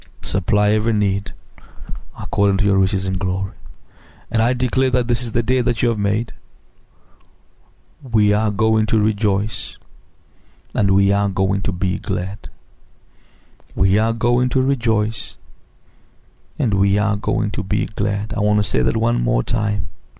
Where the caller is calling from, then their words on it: Houston, Texas, United States; I'm calling from the Houston area.